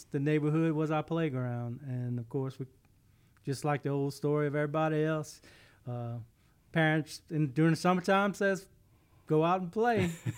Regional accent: Addis, Louisiana, United States; I was born in Addis, Louisiana, and I don't plan on going anywhere.

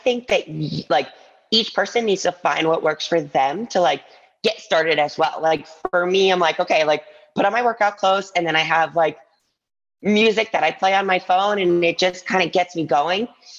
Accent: Ann Arbor, Michigan, United States; moved away as an adult; now in New York City, United States; I grew up in Ann Arbor, Michigan. Then I went to University of Michigan, did gymnastics there. After that, I moved to New York City.

